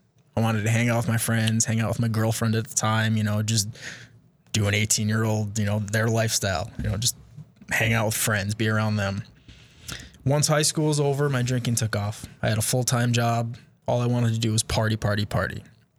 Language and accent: English; Mandan, North Dakota, United States; I was born in Bismarck and I grew up in Mandan, so I'm a Mandan kid.